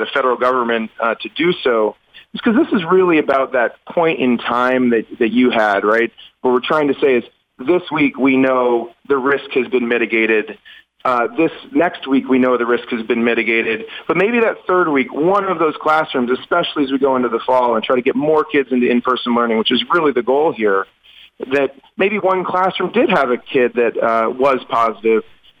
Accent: Orono, Maine, United States; I grew up in Orono and went to Asa Adams

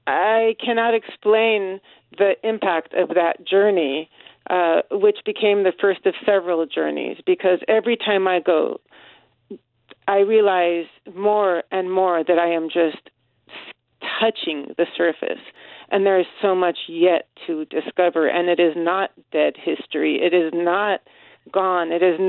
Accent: Los Angeles, California, United States; I remember growing up in Los Angeles, but we would go back every weekend to Fresno

